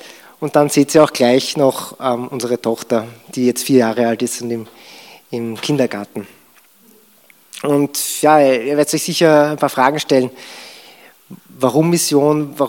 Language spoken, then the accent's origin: German; Lower Austria, Austria; now in Vienna, Austria; Wir kommen eben aus Niederösterreich ursprünglich, wohnen jetzt in Wien.